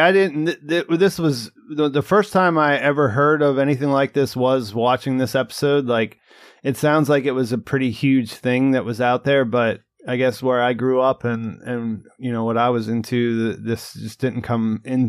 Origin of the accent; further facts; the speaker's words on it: Rust Belt, United States; I grew up in the Rust Belt. So there really wasn't much migrant culture at all